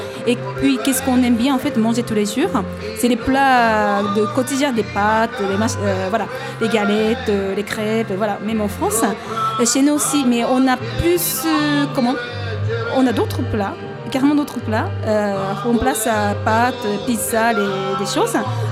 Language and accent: French; Japan; C'est pour nous japonais parce que, voilà, la façon de cuisiner. Et puis c'est un plat qui est connu pour nous Japonais, en fait.